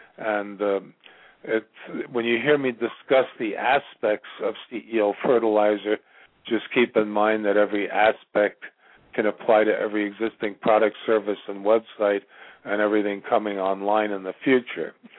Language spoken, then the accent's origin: English; New York, United States; now in Virginia, United States; No, I'm calling from Virginia, and I'm from New York originally